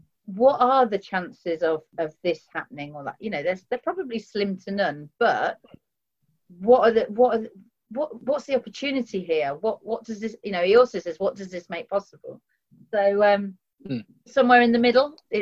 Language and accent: English; United Kingdom; we're British and we don't like to shout about ourselves